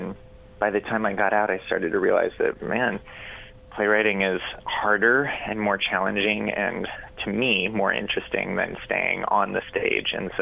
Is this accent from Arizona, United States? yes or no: yes; Phoenix, Arizona, United States; I grew up in Phoenix, Arizona, and I did a lot of theater out there